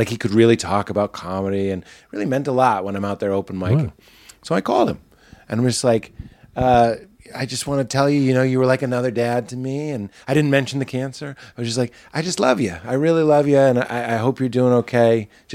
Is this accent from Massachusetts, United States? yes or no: yes; Boston, Massachusetts, United States; This is how Boston is. I'm from Boston.